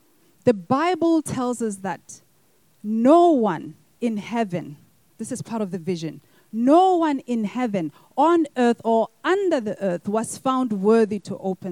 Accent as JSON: {"language": "English", "country": "Botswana", "said": "a movie that was made in my home country of Botswana."}